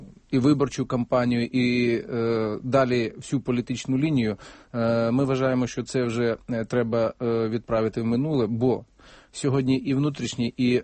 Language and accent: Ukrainian; Crimea, Ukraine; born or raised there; first language Mordvin; Ukrainian is a second language